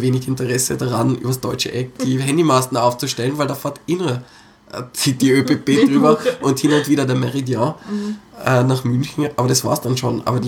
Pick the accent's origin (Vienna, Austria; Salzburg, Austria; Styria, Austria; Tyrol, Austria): Tyrol, Austria; Innsbruck